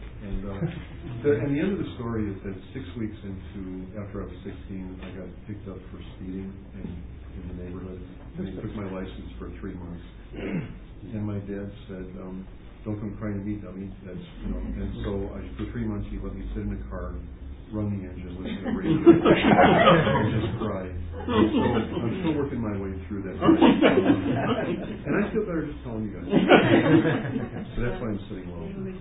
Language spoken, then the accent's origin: English; Los Angeles, California, United States; My first car, I grew up in Los Angeles.